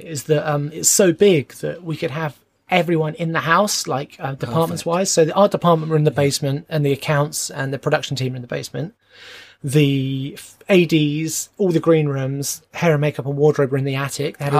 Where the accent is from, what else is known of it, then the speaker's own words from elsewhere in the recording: England, United Kingdom; I'm English and Dom's English.